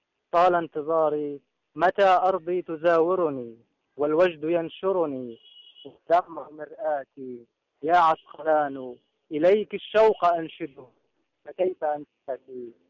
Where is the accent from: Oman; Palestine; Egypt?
Palestine; قصيدة كتبتها يعني بعبر فيها عن شوقي لأهلام بلدتي الأصلية، طبعا اللي احتلها الاحتلال الإسرائيلي.